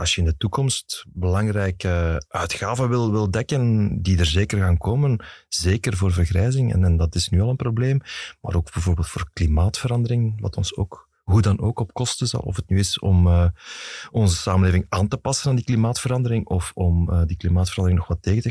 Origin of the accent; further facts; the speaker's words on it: Flanders, Belgium; now in Brussels, Belgium; als bewoner, als Vlaming